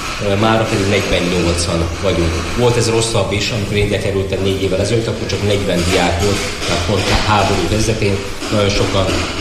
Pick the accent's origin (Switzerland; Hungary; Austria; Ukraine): Ukraine; Chaslivtsi, Zakarpattia Oblast; én magam Ungvár mellő jöttem, Ungvár mellett 8 kilométer egy Császlóc kis faluból származom, meg lakom, úgyhogy ilyen napi 2 órát ingázom